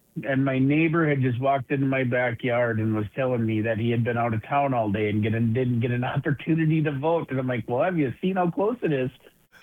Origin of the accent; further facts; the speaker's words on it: Watford City, North Dakota, United States; Watford City is my hometown. I was born and raised in Watford City. One of the first sets of twins, I think, in the 70s that were born in our hospital here.